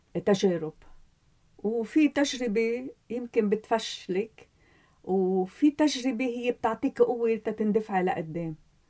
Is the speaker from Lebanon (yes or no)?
yes; Lebanon; moved away as an adult; now in United States; أنا اضطريت انتقل من لبنان لأمريكا